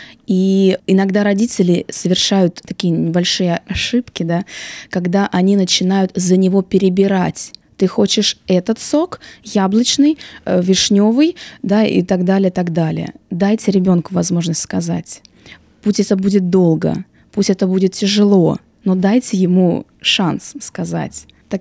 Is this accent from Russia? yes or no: yes; Russia; moved away as an adult; я из России, работая там логопедом, я наблюдала абсолютно то же самое